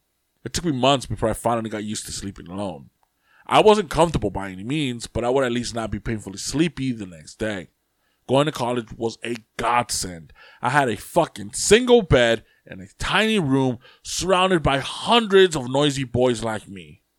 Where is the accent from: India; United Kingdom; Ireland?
India; considering that I was raised in India, therapy wasn't even an option.